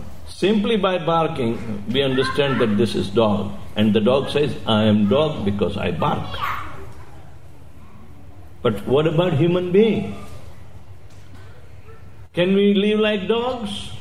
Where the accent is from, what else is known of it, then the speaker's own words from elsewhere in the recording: India; now in Australia; We moved from India, we came to Australia.